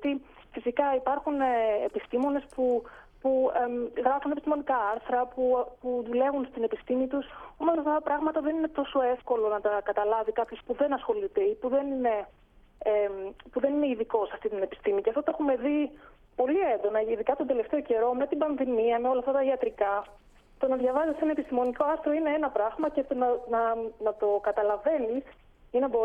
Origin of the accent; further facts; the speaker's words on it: Greece; now in Munich, Germany; από τότε που έφυγα από την Ελλάδα, γιατί ζω αρκετά χρόνια στο εξωτερικό και εργάζομαι